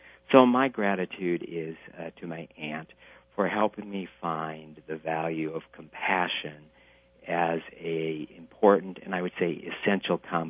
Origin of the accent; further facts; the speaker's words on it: South Dakota, United States; The three of us kids … growing up in South Dakota